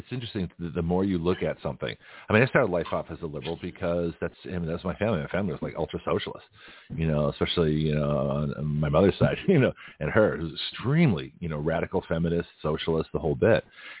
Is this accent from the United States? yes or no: no; Canada; it was funny when I was in Australia, I used to tell people, that I was from Canada and we would have, 20 below zero.